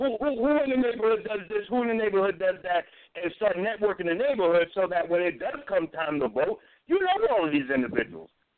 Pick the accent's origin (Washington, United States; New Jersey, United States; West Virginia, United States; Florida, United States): New Jersey, United States; Newark; When I was a kid growing up in Newark, and I remember those great campaigns that went on